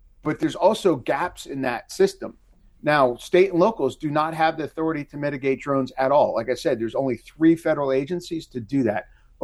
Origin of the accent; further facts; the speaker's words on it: New Jersey, United States; I was a teenager. I grew up in New Jersey.